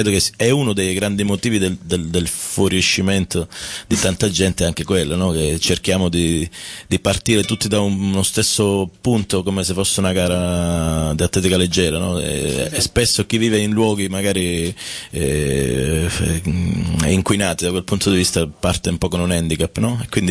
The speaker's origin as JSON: {"language": "Italian", "region": "Calabria", "country": "Italy", "said": "questo mi dà la possibilità di far parlare della Calabria, della mia terra"}